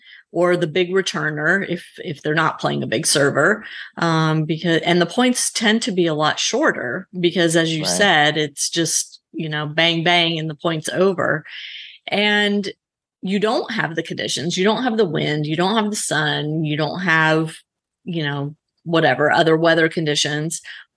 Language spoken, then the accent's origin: English; Louisiana, United States; I grew up in Louisiana, always played outdoors.